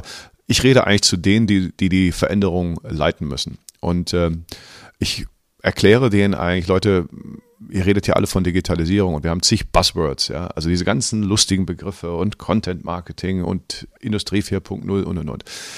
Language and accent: German; Cologne, North Rhine-Westphalia, Germany; als Kölner